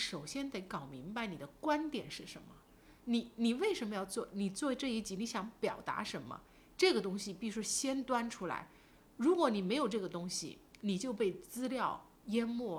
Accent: Chongqing, China; 我们重庆人叫业务，知道吗？我们重庆人说。

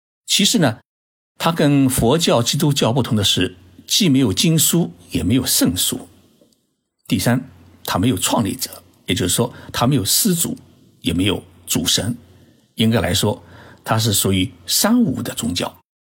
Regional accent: Zhoushan, Zhejiang, China; 我老家是在浙江的舟山市

